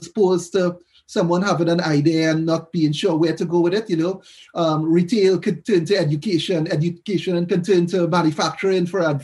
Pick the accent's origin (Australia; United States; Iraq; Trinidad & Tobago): Trinidad & Tobago; moved away as an adult; now in United Kingdom; I'm actually from Trinidad in the Caribbean. And I've been in the UK since October 2019.